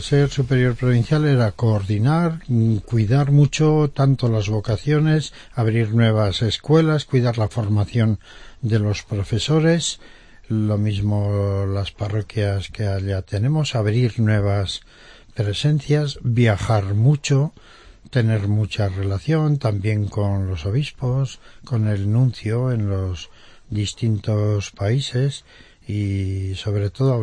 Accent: Aragon, Spain; Muy bien, pues yo soy un escolapio aragonés de la provincia de Teruel.

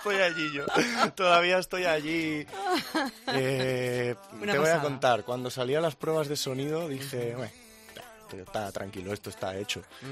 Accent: Galicia, Spain; porque al final yo vengo de Galicia

